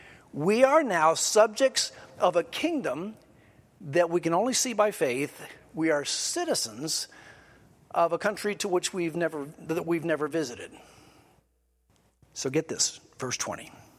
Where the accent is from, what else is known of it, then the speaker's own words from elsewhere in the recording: Dallas, Texas, United States; born there; I was born to American parents in Dallas, Texas. I am thus an American.